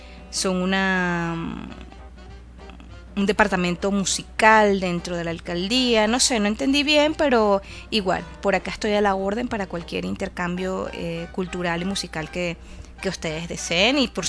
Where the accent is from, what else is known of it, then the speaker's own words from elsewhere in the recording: Cojedes, Venezuela; Yo no soy del estado Lara, tengo mucho tiempo viviendo aquí, sí, pero yo soy llanera, yo soy del estado Cojedes. Y pues bueno, estamos cerquita de Tinaco.